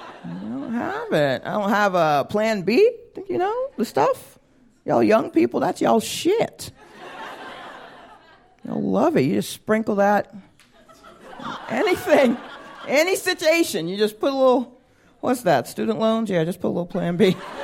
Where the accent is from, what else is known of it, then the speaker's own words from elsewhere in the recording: the South, United States; Well, I'm a black woman. I grew up in the South. I know this America.